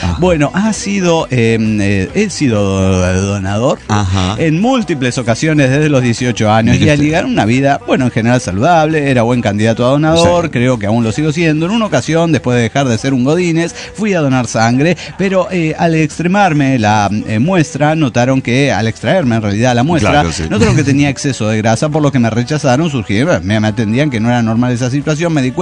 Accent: El Paso, Texas, United States; del Paso, Texas.

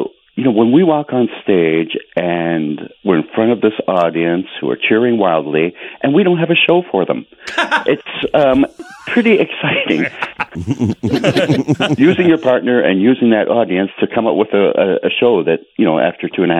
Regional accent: Canada; That was the show that inspired me in comedy and inspired me as a Canadian.

